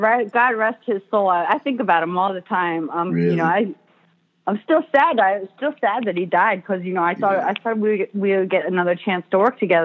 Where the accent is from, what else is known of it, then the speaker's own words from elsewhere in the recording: Philadelphia, Pennsylvania, United States; he knew that I'm from Philly, so he called me